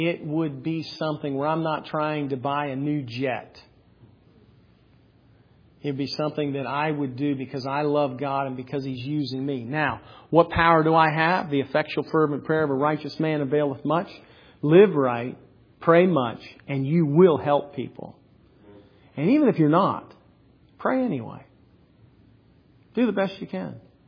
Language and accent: English; Pennsylvania, United States; also born or lived in Maryland / Huntsville, Alabama; I was raised in Pennsylvania, Maryland. My dad was military, traveled around. I was born in Huntsville, Alabama, but somehow I did not get. I am still the Yankee, according to everybody in Alabama.